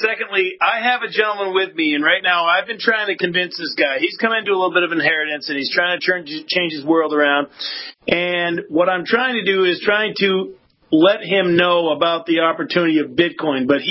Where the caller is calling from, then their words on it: Massachusetts, United States; Oh, the police state of Massachusetts.